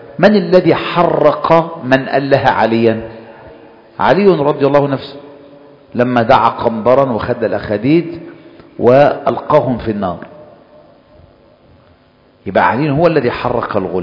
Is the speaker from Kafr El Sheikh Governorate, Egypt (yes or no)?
yes; Kafr El Sheikh Governorate, Egypt; عندنا في كفر الشيخ